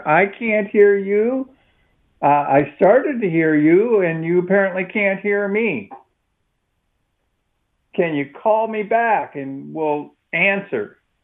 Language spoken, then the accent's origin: English; Midwest, United States; And I'm from the Midwest where we would get mayflies. We call them shadflies.